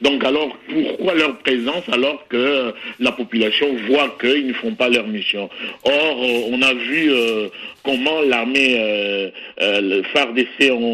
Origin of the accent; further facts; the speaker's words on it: DR Congo; now in Paris, France; Oui, je suis Congolais, résident à Paris, mais je suis souvent au Congo, à Kinshasa.